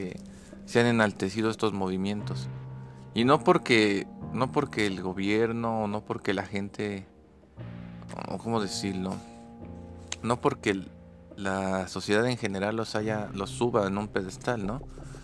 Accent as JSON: {"language": "Spanish", "country": "Mexico", "said": "aquí en mi país, en México"}